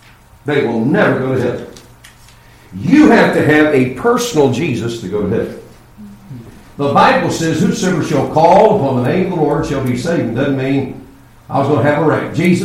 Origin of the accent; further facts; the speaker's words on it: United States; hi, I'm from America. This is my cousin.